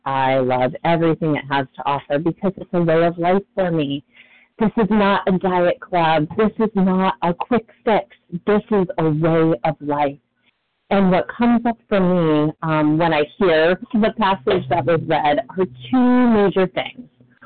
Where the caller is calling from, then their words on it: Massachusetts, United States; recovered compulsive overeater, calling from Massachusetts.